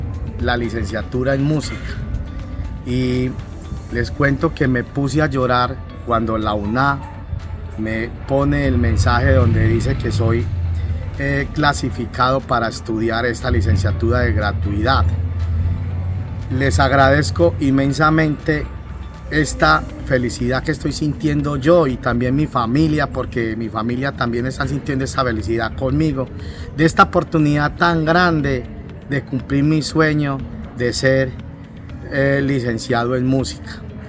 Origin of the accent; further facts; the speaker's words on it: Liborina, Antioquia, Colombia; Soy profesor de música en el municipio de Cañas Gordas, Antioquia, pero soy oriundo de Liborín, Antioquia.